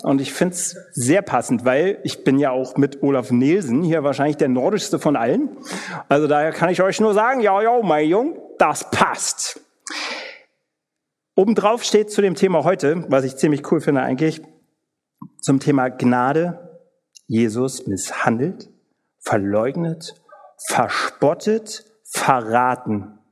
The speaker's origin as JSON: {"language": "German", "town": "Spandau", "region": "Berlin", "country": "Germany", "said": "Ich bin 38 Jahre alt. Ich komme aus Berlin. Eigentlich komme ich nicht aus Berlin. Wenn du aus Berlin kommst, sage ich nämlich jetzt, nehme ich aus Spandau oder so."}